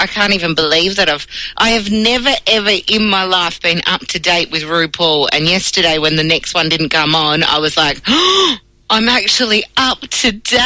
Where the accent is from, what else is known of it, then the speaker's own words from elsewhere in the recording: Perth, Western Australia, Australia; now in Melbourne, Australia; we came from Perth, we just had our engagement, we'd come over to Melbourne, we'd just started out, like I'd bought a little apartment in Flemington.